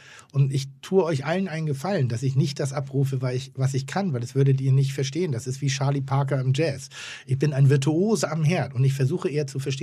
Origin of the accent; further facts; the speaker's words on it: Northern Germany, Germany; ich bin Norddeutscher